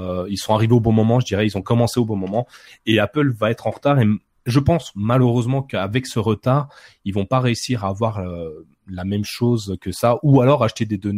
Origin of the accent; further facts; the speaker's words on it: Bourgogne-Franche-Comté, France; malgré que je sois français, franc-comtois, il comprend bien mon accent